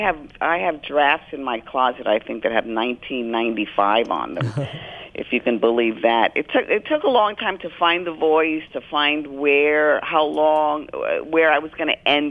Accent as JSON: {"language": "English", "region": "New York", "country": "United States", "tie": "born or raised there", "said": "I was raised in the South Bronx in the mid-50s, and I watched hours and hours of television and never saw anybody who looked like me or lived in the same kind of neighborhood that I lived in."}